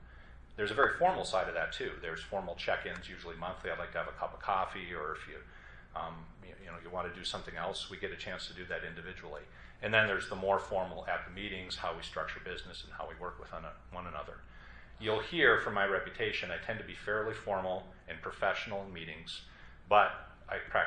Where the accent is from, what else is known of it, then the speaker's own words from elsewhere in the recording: Duluth, Minnesota, United States; I'm from Duluth, so I'm going to use some northern Minnesota analogies